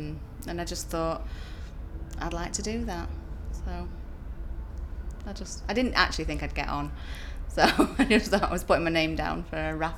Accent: Glossop, East Midlands, United Kingdom; I'm 41 and I come from Glasson, Derbyshire.

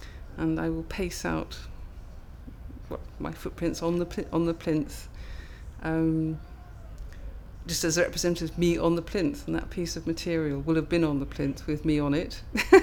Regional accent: Wales, United Kingdom; also born or lived in London; I come from Wales. I live in just outside Aberystwyth. I've lived there for about 25 years. Before that, I was living in London

